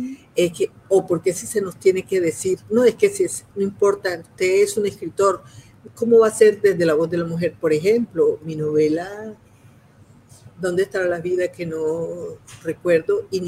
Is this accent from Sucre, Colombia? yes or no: yes; Majagual, Sucre, Colombia; Era yo muy joven en mi pueblo, en Majagual, en un pueblo apartado de Sucre, de La Mojana, que en estos momentos está inundado.